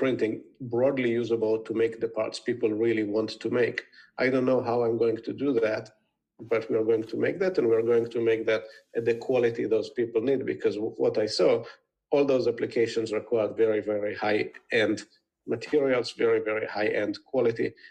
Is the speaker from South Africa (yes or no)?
no; Israel; English is a second language; moved away as an adult; now in United States; I grew up in Israel, spent the first 10 years of my career in the intelligence, in the technology unit of the Israeli intelligence, developing products for special missions. And then I moved to the United States